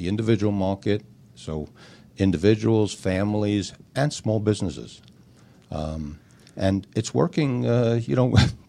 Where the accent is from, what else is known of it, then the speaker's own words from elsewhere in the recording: Long Island, New York, United States; now in Atlanta, United States; I'm from New York, actually Long Island.